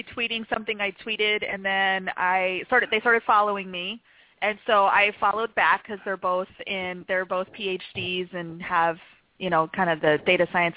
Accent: Kansas, United States; Hey, I grew up in Kansas.

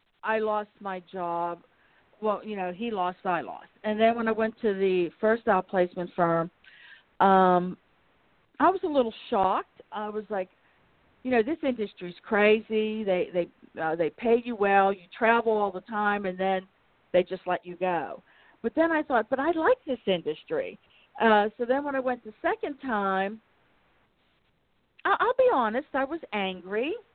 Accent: Pittsburgh, Pennsylvania, United States; see what does my hometown, Pittsburgh, have to offer me.

